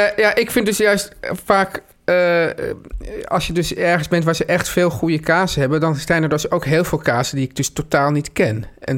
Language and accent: Dutch; Netherlands; En ook, hè, voor denk ook wij als Nederlanders, hoeveel moet je kiezen?